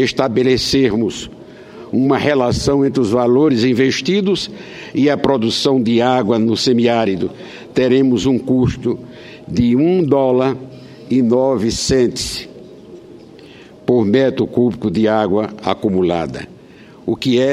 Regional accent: São Gonçalo, Paraíba, Brazil; O São Gonçalo, eu faço esse registro porque é na minha terra.

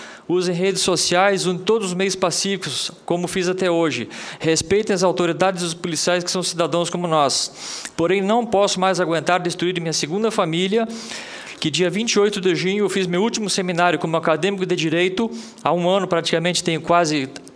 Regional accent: Rio de Janeiro, Brazil; Minha avó é pernambucana, meu pai é carioca, fui criado no Rio de Janeiro.

